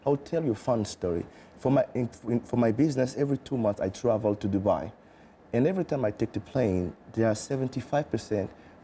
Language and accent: English; Porto-Novo, Ouémé, Benin; But I am from Porto Novo, the capital city.